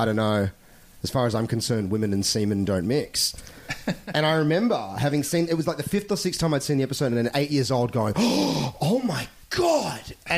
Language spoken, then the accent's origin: English; Sydney, New South Wales, Australia; I grew up in the Northern Beaches of Sydney